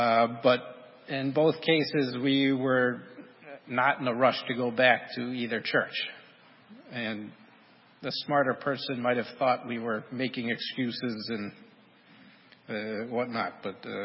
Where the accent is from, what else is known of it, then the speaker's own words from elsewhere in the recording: Ohio, United States; We are both from Ohio. We don't have immediate family in the area.